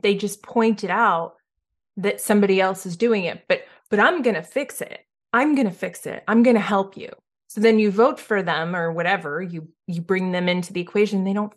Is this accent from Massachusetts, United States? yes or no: yes; Boston, Massachusetts, United States; I'm from Boston. My family never owned slaves. They were Irish. They didn't own slaves.